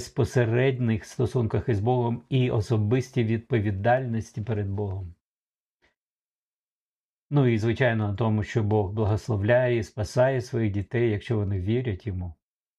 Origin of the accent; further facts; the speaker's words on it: Kharkiv, Kharkiv Oblast, Ukraine; Як харків'янин, я потерплю трохи.